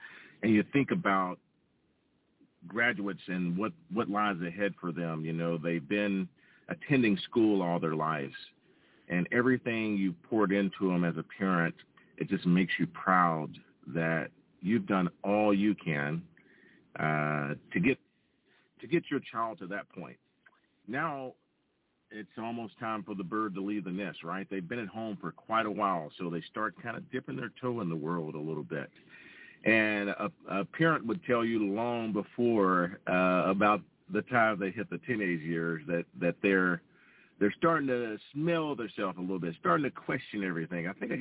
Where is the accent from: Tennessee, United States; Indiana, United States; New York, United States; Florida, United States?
Tennessee, United States; I'm back in my home state of Tennessee